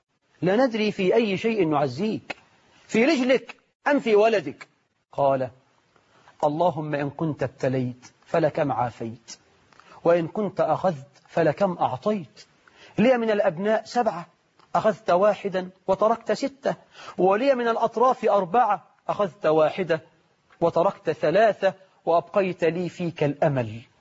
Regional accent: Egypt; بلدنا مصر

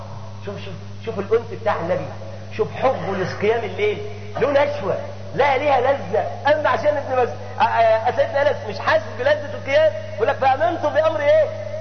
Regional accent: Egypt; كان عندنا في مصر كنا بنقرا بجزء

